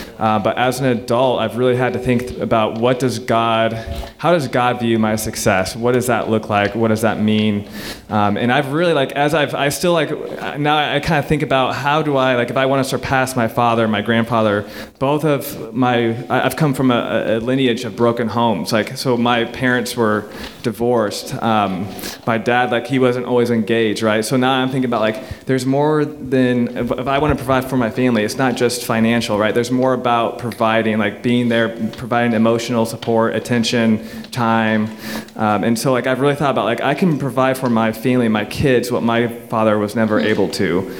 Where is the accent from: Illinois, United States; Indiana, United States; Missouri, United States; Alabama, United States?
Indiana, United States; Zionsville; So growing up, I lived actually not too far from over here. I grew up in Zionsville.